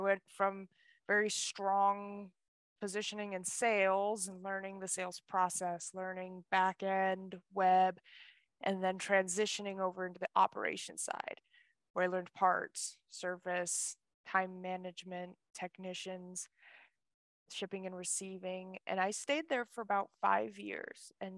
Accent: Tucson, Arizona, United States; now in San Diego, United States; We were both born and raised in Tucson. Absolutely love it there. But we were just ready to try something new out. And we discovered San Diego.

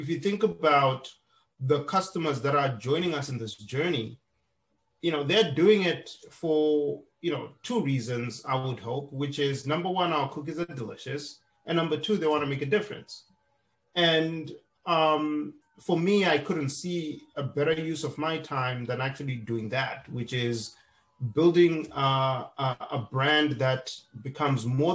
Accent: Zimbabwe; now in United States; So I grew up in Zimbabwe. That's part of my background before I came to the US.

